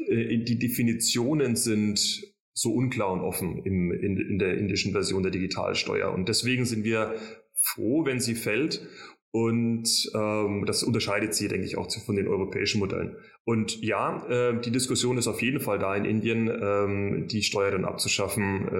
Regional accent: Bavaria, Germany; Also als Franke

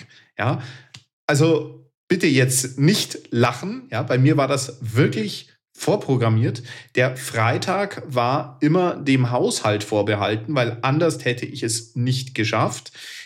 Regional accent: Bavaria, Germany; Ich bin ja damals auf dem Land in Bayern groß geworden.

